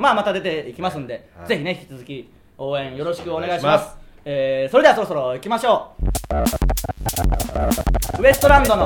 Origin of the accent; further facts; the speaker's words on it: Tsuyama, Okayama, Japan; 僕らの地元である岡山県津山市の情報を皆さんから送っていただいて